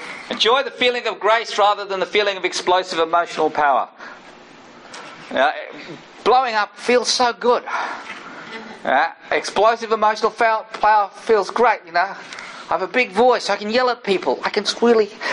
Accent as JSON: {"language": "English", "country": "Australia", "said": "I'm from Australia. I like long distances."}